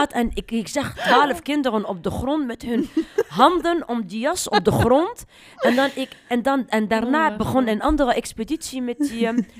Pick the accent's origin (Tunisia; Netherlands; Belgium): Tunisia; Dutch is a second language; ik kom uit Tunesië, ik heb zoveel geleerd van westerse culturen.